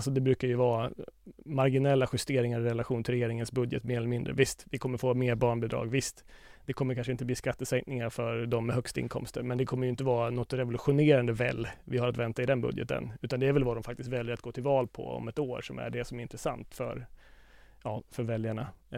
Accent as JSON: {"language": "Swedish", "region": "Dalarna County", "country": "Sweden", "said": "jag är från Dalarna. Berätta inte för mig om dålig infrastruktur."}